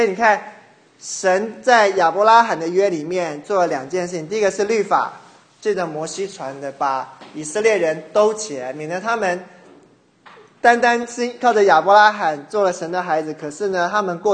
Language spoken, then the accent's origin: Chinese; China; 原来像我们是中国人，我们不是犹太人